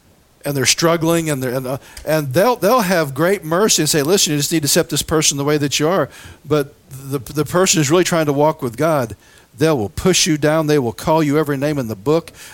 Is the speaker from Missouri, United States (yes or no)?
yes; Missouri, United States; You can tell I'm from Missouri.